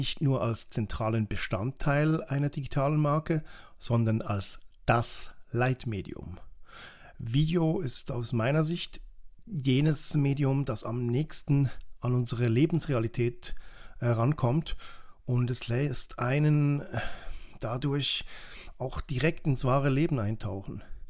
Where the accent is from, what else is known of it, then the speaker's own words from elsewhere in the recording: Switzerland; Zuerst bei uns in der Schweiz